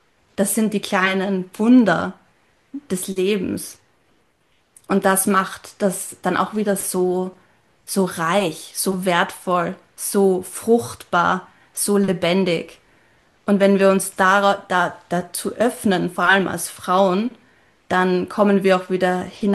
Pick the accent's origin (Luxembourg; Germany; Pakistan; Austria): Austria; Vienna; born there; Und ich komme aus der Großstadt. Ich bin in Wien geboren. Aber jetzt lebe ich am Land, in einem Kaff, in den Bergen.